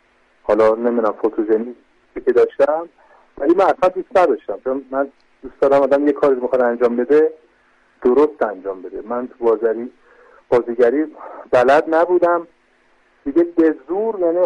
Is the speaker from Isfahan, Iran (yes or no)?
no; Rey, Tehran Province, Iran; من خودم بزرگ شده تهران هستم، شهر ری خانم.